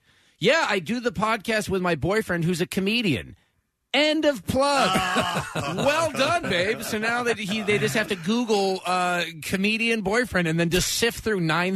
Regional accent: Boonville, California, United States; A little town called Boonville, California.

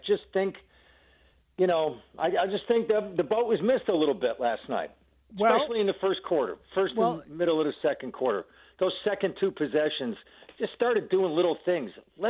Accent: Buffalo, New York, United States; people say this a lot in Buffalo. I grew up in Buffalo.

